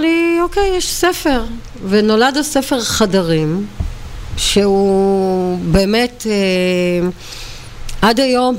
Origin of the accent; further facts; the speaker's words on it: Krayot, Haifa District, Israel; אתה יודע, גדלנו בקריות